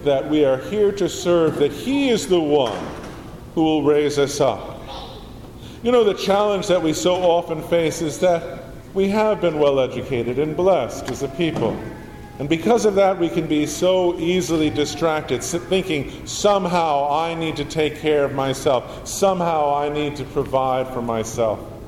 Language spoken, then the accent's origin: English; Connecticut, United States; I grew up in Connecticut, a place where I was to get, and did get indeed, a fine education.